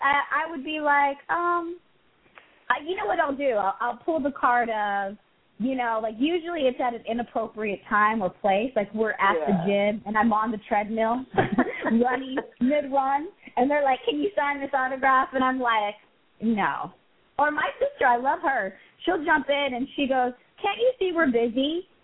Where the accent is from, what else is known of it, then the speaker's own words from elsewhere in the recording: Dallas, Texas, United States; because I don't know what it is about Dallas, because I'm from Dallas. And I just see that when I go home, I run into everyone.